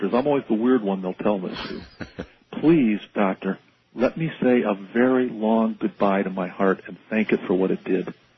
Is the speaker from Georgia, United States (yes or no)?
no; Hawaii, United States; And I know speaking now as a Hawaiian